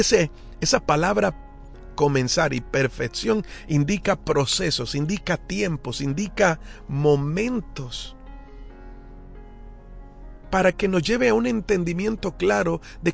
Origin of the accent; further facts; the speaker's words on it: Colombia; Porque yo soy colombiano.